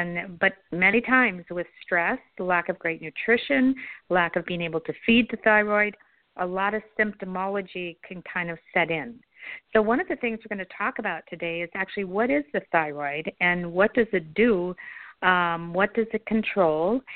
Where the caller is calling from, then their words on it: Midwest, United States; calling in from the Midwest.